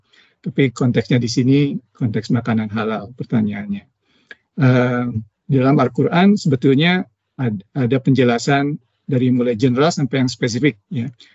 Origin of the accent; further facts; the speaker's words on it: Bandung, West Java, Indonesia; moved away as an adult; now in Calgary, Canada; Saya tinggal di Calgary. Ini kota pertama saya di Kanada dan juga masih sampai sekarang ini. Saya berasal dari Bandung, Indonesia. Saya lahir dan besar di Bandung. Lulus ITB di jurusan teknik penerbangan. Saya tinggal di Calgary sejak tahun 2011.